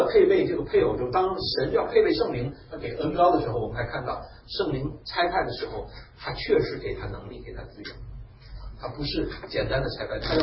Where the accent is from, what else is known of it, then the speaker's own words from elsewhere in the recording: China; 就是我们中国人所希望认人的话是很注重用人为贤的。